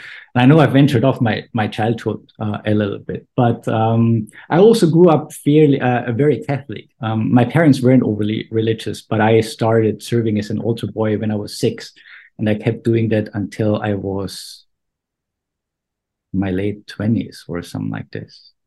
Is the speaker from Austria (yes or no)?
yes; Austria; I have quite fond memories of growing up in Austria.